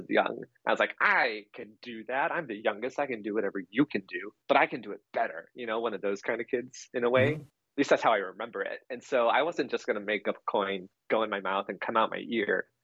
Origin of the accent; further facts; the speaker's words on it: Milwaukee, Wisconsin, United States; born there; now in Minnesota, United States; No, actually, I was born next door in Milwaukee, Wisconsin.